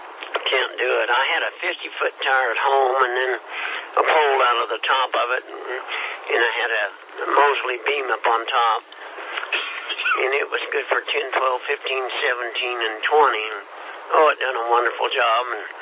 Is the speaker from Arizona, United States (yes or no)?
no; Kansas, United States; Well, I'll tell you, I was from Kansas, and I didn't like that up and down stuff on that ocean.